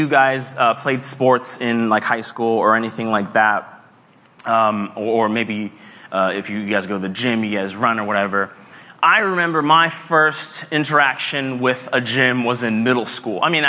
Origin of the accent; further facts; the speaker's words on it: Massachusetts, United States; My middle school, I grew up in Massachusetts, Stone Middle School